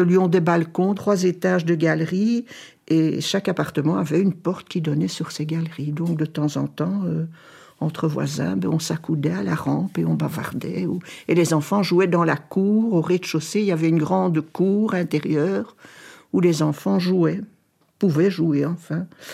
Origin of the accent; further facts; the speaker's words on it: Brussels, Belgium; born there; Moi, je suis née à Bruxelles, à l'hôpital Saint-Pierre. Et puis, j'ai habité au Familistère Godin, parce que mon père travaillait à l'usine des poils Godin. Et j'y ai vécu jusqu'en 1964